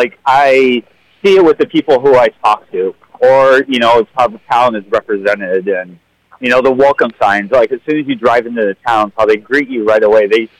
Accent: Iowa City, Iowa, United States; now in North Liberty, United States; So I am from the Iowa City area. I grew up in Iowa City, moved to Coralville when I was six, moved back to Iowa City, a block where I grew up, and now I live in North Liberty.

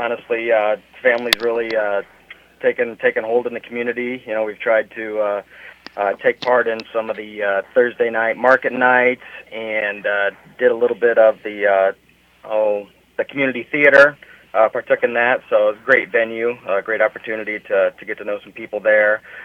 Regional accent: West Bend, Iowa, United States; You know, my hometown is West Bend, which is, you know, a little bit northwest of Webster City, so it just got a comfortable feel to it as well.

